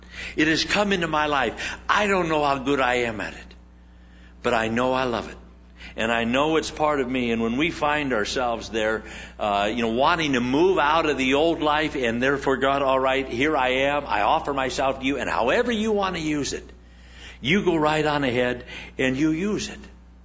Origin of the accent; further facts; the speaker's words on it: Scotland, United Kingdom; or it's just because I'm a Scotsman or something.